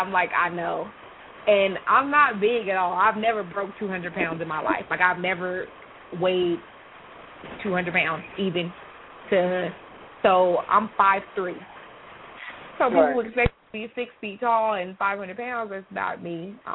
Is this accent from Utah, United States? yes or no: no; Sacramento, California, United States; So, yes, I'm born and raised in Sacramento. I'm repping Sac all day.